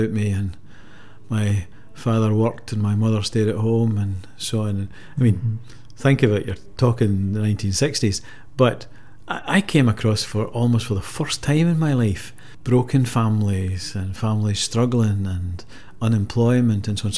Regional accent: Girvan, Scotland, United Kingdom; they decided we would stay in Girvan. So I was brought up in Girvan, went to school in Girvan, primary school and then secondary school. So that's where I come from.

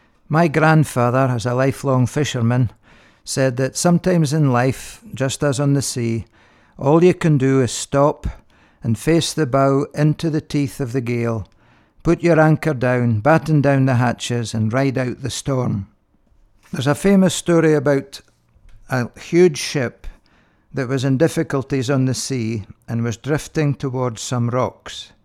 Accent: Fraserburgh, Scotland, United Kingdom; Here's another song about anchors from … who's a man from my hometown of Fraserburgh.

